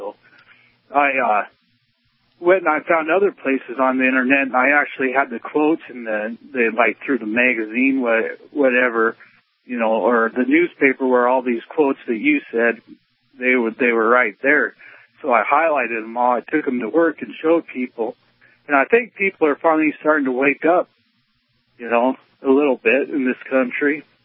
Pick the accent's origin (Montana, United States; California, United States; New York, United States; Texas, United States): Montana, United States; But I'm a new listener, first time caller from Montana. I've been listening to you a lot.